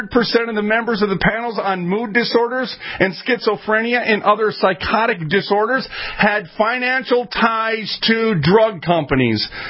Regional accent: Minneapolis, Minnesota, United States; I'm from North Minneapolis. Let's get a little street lang in here.

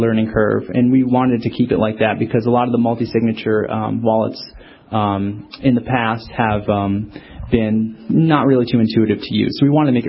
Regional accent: Rhode Island, United States; Yeah, but I'm originally from Rhode Island. I love the Northeast, so.

